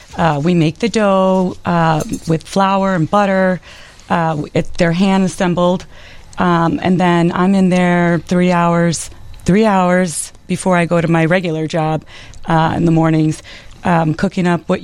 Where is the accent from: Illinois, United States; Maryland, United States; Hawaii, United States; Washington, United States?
Illinois, United States; Chicago; Well, I was born and raised here in Chicago. My parents are from Puerto Rico.